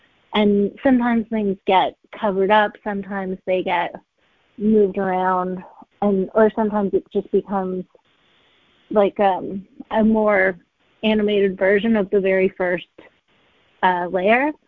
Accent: Canada; I think this is because I grew up in Canada and we like looked at the Group of Seven and Tom Thompson like way too religiously.

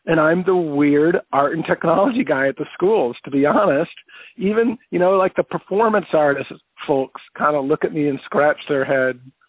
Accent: Iowa, United States; I often reference the home I grew up in and my hometown in Iowa

